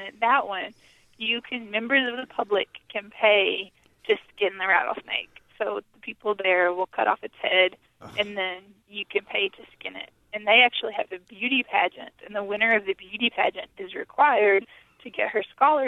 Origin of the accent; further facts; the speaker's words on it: Kentucky, United States; I grew up in the most beautiful place. I grew up in Appalachia in southeastern Kentucky, just surrounded by all kinds of wild animals